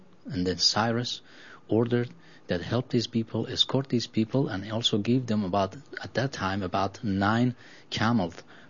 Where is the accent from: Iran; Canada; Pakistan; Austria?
Iran; now in United States; sometimes when they ask me, you know, oh, where are you from? You know, you have an accent. When I say Iran, they say, Iran is Iraq?